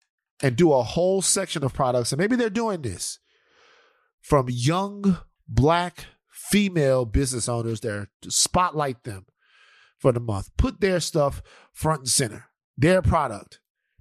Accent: the South, United States; I'm from the South, baby.

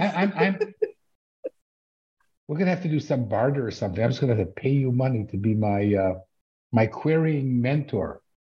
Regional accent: Winnipeg, Manitoba, Canada; I grew up in Winnipeg

